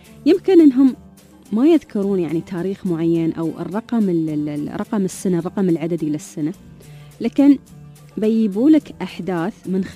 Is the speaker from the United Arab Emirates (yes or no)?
yes; United Arab Emirates